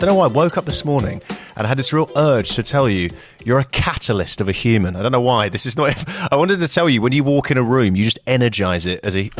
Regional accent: United Kingdom; as a Brit

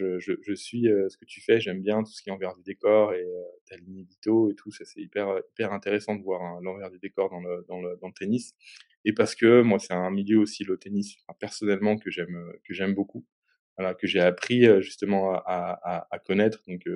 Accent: Chambéry, Auvergne-Rhône-Alpes, France; Originaire de Chambéry.

